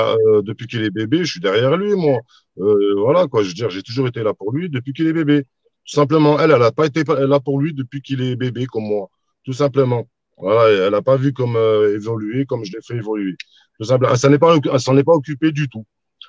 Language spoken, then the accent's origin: French; Valence, Auvergne-Rhône-Alpes, France; moi je suis de Valence, Jude Valange